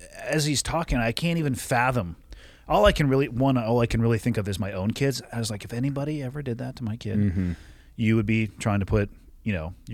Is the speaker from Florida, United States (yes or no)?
no; Santa Cruz, California, United States; I left where I grew up in Santa Cruz, an amazing place to grow up, an even better place to leave is the way I describe it.